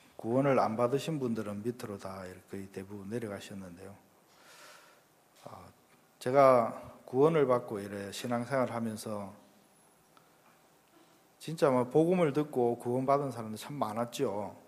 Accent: Gyeongsang, South Korea; accent: Gyeongsang; now in Seoul, South Korea; 제가 한 44년을 이렇게 경상도에서만 살다가 서울에 왔는데

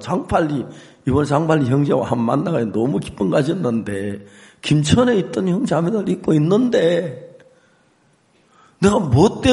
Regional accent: South Korea; 저는 한국 사람이지만 이제는 한국 사람 아니에요.

